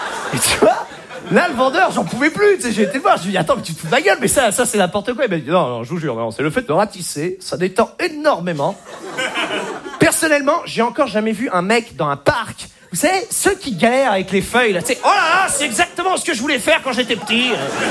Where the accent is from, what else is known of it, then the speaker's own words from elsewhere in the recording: Normandy, France; Moi, à la base, je viens de Normandie.